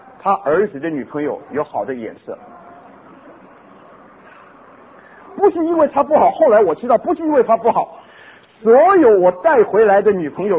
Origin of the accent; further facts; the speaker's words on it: Guangdong, China; 我昨天讲我是广东人